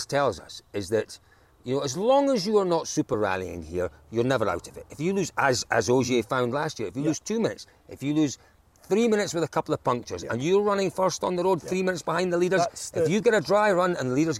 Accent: Scotland, United Kingdom; as a Scotsman

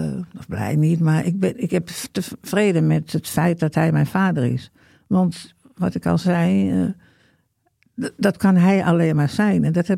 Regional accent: Amsterdam, North Holland, Netherlands; ik ben in Amsterdam opgegroeid.

